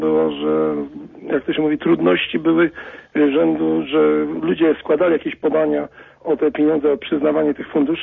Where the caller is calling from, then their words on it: London, United Kingdom; z Londynu dzwonię.